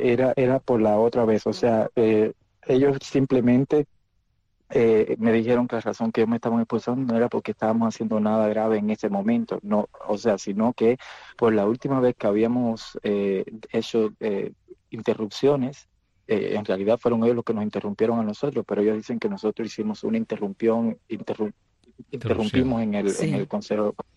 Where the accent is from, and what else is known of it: Cuba